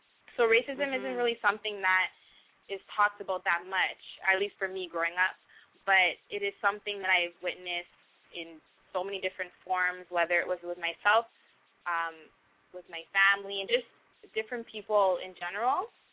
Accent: Canada; growing up in Canada and being born in Canada in school

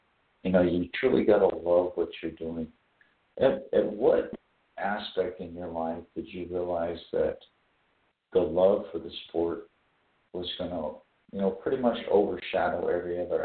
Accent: West Coast, United States; moved away; I'm originally from the West Coast, and I moved out to the Midwest 24 years ago

